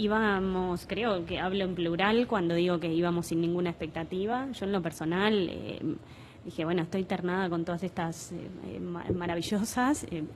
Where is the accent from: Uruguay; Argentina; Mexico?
Uruguay; En realidad, la mayoría somos uruguayos.